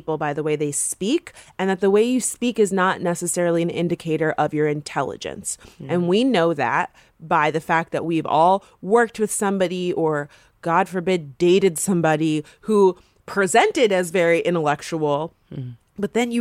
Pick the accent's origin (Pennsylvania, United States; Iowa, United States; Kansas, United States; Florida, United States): Florida, United States; I'm from Florida, and I feel like Florida...